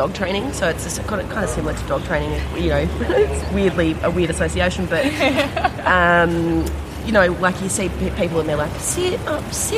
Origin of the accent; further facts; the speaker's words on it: Geelong, Victoria, Australia; I grew up in heaps of mining towns until I was about 6 or 7, and then it was time to settle down in one place and have kids go to school and stuff, and then I grew up in Geelong.